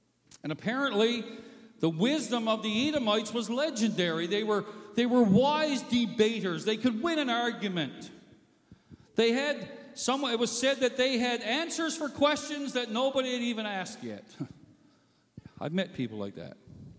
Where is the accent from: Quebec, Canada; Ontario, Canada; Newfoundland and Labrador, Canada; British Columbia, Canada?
Newfoundland and Labrador, Canada; also born or lived in St. John's; I come from Newfoundland, and we spent a number of years living in the capital area of St. John's